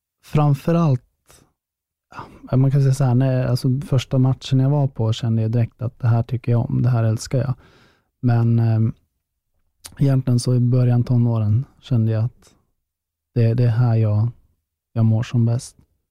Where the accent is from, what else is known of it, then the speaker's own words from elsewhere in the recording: Västerås, Västmanland County, Sweden; en av spelarna i Västerås då, där jag kommer ifrån